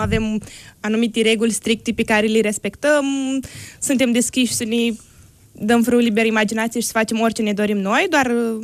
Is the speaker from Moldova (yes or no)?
yes; Soroca, Soroca District, Moldova; Eu sunt din Republica Moldova și în orașul de unde sunt eu, din Soroca, era organizații de tineret, asociații, consilii ale tinerilor